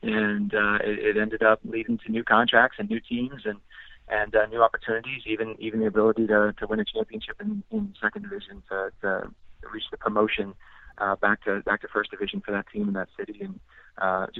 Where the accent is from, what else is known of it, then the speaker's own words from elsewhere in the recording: Chile; to play in my home country in Chile.